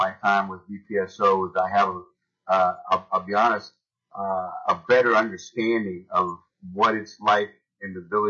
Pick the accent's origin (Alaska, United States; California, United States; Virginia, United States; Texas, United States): Alaska, United States; Juneau; I'm born and raised in Juneau. I'm 55 years old.